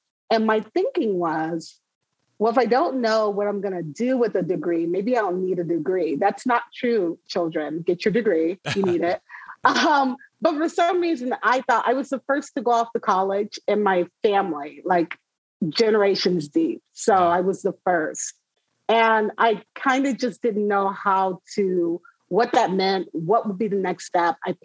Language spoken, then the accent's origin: English; Chicago, Illinois, United States; it was a culture shock because I was coming from Chicago.